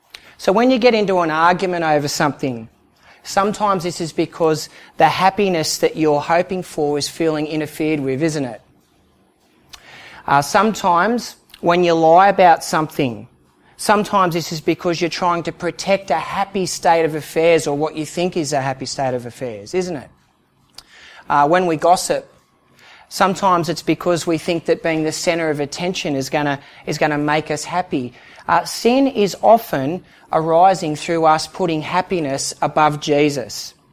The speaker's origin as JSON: {"language": "English", "town": "Newcastle", "region": "New South Wales", "country": "Australia", "said": "Like, I'm an Aussie and I work with Aussies"}